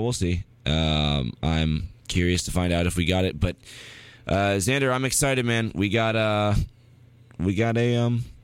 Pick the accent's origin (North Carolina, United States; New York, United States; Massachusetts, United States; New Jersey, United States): North Carolina, United States; Charlotte; I'm from Charlotte, North Carolina.